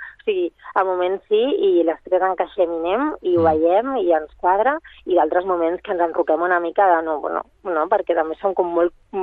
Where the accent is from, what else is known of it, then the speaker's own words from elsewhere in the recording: Catalonia, Spain; que som, la Iris i jo som d'aquí, som catalanes.